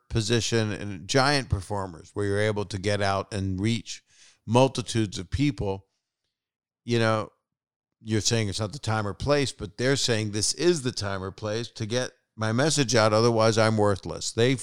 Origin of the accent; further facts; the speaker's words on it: Virginia, United States; I had a lot of material that was about when I grew up in Virginia and there were segregated bathrooms